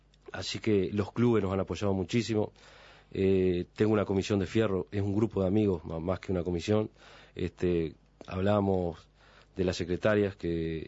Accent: Santa Clara de Olimar, Treinta y Tres, Uruguay; yo soy de Santa Clara de Orimar. Allí es el segundo raid en antigüedad que hay del hispano.

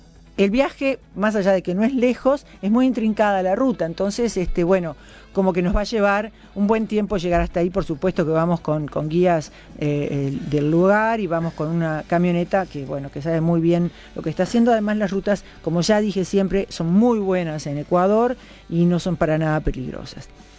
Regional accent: Uruguay; a nosotros como uruguayos, donde no tenemos esta cultura indígena tan próxima

